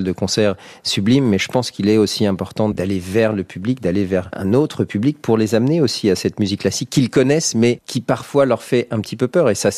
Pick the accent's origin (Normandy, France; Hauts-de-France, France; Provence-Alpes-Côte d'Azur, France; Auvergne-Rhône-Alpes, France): Auvergne-Rhône-Alpes, France; Chambéry; born there; Moi je suis né dans les Alpes, je suis né à Chambéry, en Savoie.